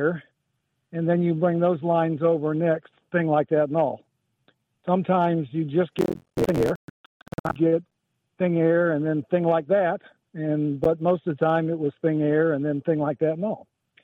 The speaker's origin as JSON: {"language": "English", "town": "Orlando", "region": "Florida", "country": "United States", "tie": "born or raised there", "said": "We grew up in Central Florida around Orlando."}